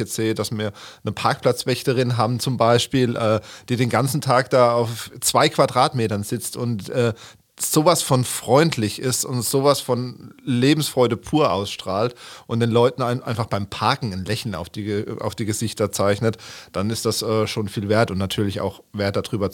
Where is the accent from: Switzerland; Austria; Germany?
Germany; Pirmasens, Rhineland-Palatinate; born there; Du bekommst natürlich den Jungen aus Pirmasens, aber Pirmasens niemals aus dem Jungen raus.